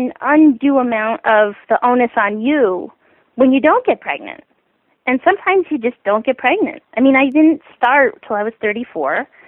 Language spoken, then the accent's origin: English; United States; and also just being an American, you think, well, if I work hard enough, I'll just get what I want.